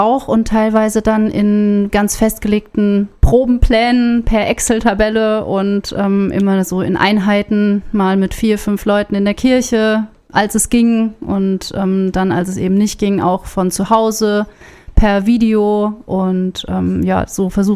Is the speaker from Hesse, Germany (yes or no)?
yes; Hochstadt, Hesse, Germany; now in Freigericht, Germany; Also ganz ursprünglich komme ich aus Hochstadt, aber wir sind schon seit über 20 Jahren jetzt im Freigericht gelandet.